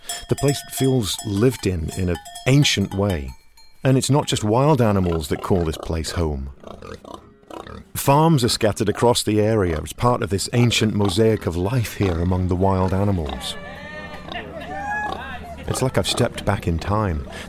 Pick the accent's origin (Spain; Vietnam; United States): United States; Pacific Northwest; I'm used to the rain. I'm from the Pacific Northwest.